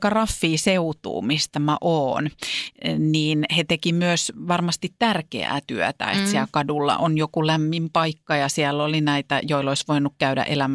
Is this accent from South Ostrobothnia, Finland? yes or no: no; Vantaa, Uusimaa, Finland; helluntaiseurakuntalainen, niin Vantaan Korsossa, mistä mä oon kotosin, niin siellähän on aika voimakas mun mielestä helluntailaisyhteisö.